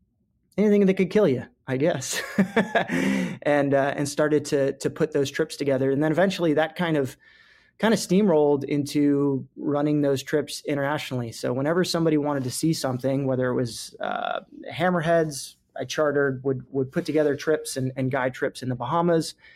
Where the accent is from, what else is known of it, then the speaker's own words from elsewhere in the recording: Florida, United States; I grew up lobstering down in the Keys.